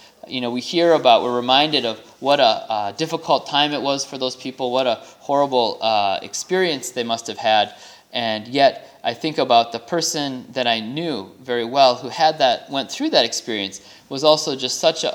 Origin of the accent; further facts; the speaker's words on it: Japan; now in Oxnard, United States; So for me, I first got to know Mrs. Takeda when I came from Japan as a ministerial new minister here to Oxnard and Santa Barbara.